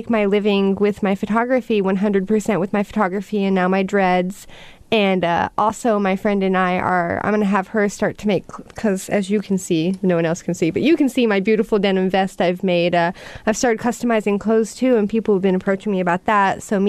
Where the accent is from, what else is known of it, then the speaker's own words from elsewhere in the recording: the South, United States; From the South, yes. I grew up in Oklahoma, Texas, and Mary's chicken is... My gosh.